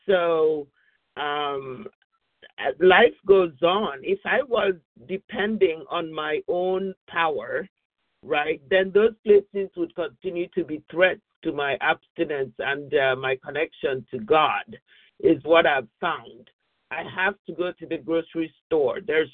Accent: California, United States; from California

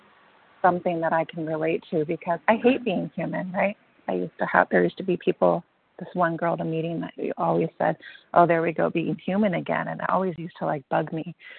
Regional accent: San Diego, California, United States; Thank you. … I'm from San Diego, California.

